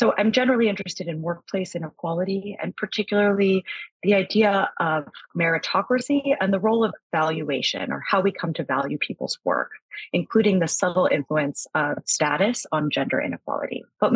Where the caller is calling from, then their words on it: New York, United States; I am calling from New York in the United States.